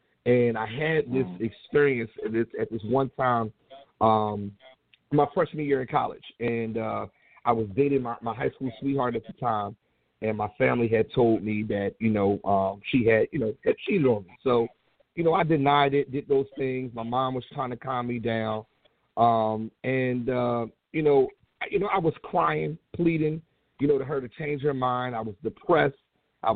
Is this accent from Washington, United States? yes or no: no; Philadelphia, Pennsylvania, United States; So, you know, I grew up right in Philly, you know, at St. Benedict's, you know, Roman Catholic Church.